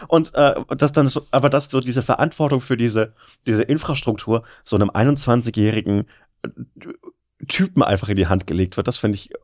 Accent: Germany; accent: German; mit meinem breiten deutschen Akzent und die mit ihren jeweiligen Regionaldialekten zu hören

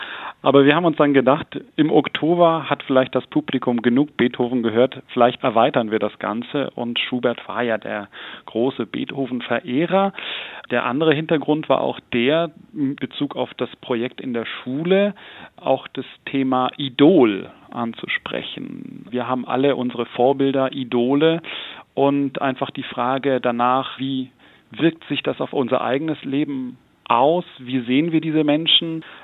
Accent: Jungingen, Baden-Württemberg, Germany; Ja, also ich komme ursprünglich aus Jungingen bei Hechingen

